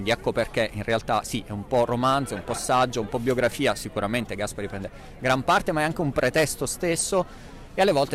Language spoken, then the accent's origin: Italian; Abruzzo, Italy; E io sono abruzzese, lui era abruzzese, questo è stato già un primo elemento di contatto